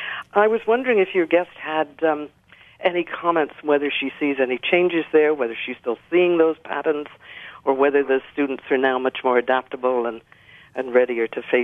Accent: United Kingdom; now in Oregon, United States; I'm another British immigrant living in Oregon, Wisconsin.

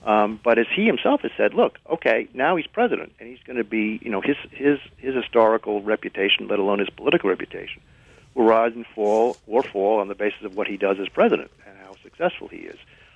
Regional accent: New York City, New York, United States; I grew up in Greenwich, or my father had a bookshop in Greenwich Village.

